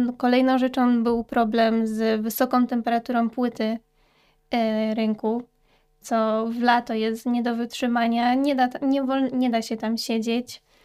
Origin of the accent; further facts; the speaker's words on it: Ruda Śląska, Silesian Voivodeship, Poland; Od dziecka mieszkamy i pracujemy w Rudzie Śląskiej.